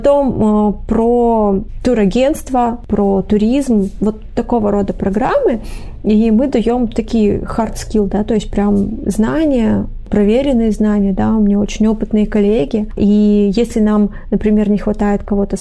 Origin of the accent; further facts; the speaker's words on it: Vladivostok, Primorsky Krai, Russia; born there; Я родилась во Владивостоке. Я здесь живу, и это город, который я люблю всем сердцем.